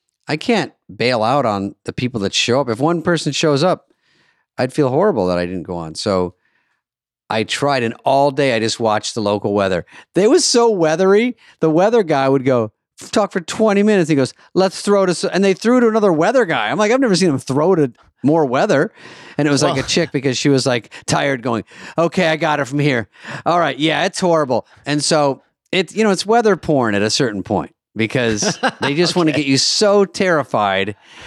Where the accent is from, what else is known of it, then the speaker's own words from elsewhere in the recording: Michigan, United States; born there; And then the next night was Michigan, where I was born in Michigan